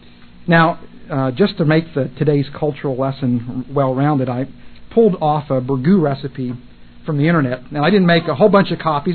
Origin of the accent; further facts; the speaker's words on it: Midwest, United States; when we talk to people and tell them that we're from the Midwest, Ohio, Minnesota, Illinois, it's immaterial.